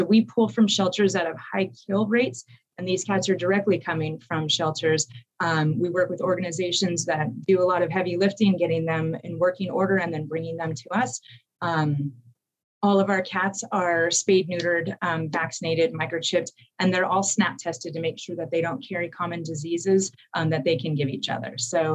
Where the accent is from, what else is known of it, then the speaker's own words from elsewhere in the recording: California, United States; And I grew up in Ventura County and I'd moved away for a while. And I knew I was going to be moving back.